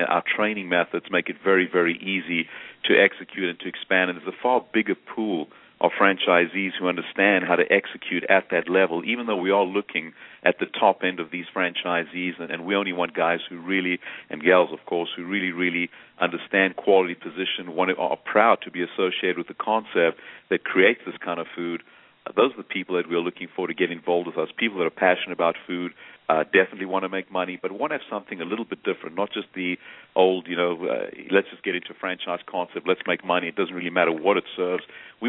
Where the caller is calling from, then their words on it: Atlanta, Georgia, United States; I'm calling from Atlanta, Georgia.